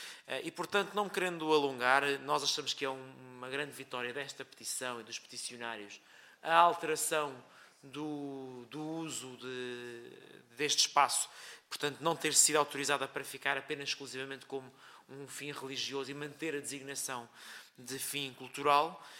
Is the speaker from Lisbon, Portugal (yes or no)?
yes; Lisbon, Portugal; E que é um legado do qual nós nos devemos orgulhar como lisboetas